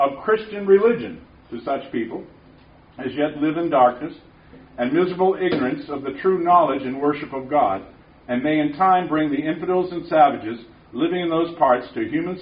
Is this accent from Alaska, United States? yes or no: no; Massachusetts, United States; also born or lived in New Hampshire; Well, I'm not from New York. I was born in Massachusetts. I confess that, but I have dual citizenship between Massachusetts and New Hampshire. Half and half of growing up.